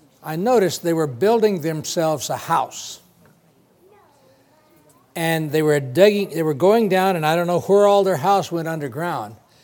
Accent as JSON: {"language": "English", "region": "New Mexico", "country": "United States", "tie": "born or raised there", "said": "I grew up in New Mexico, and it's kind of deserty there."}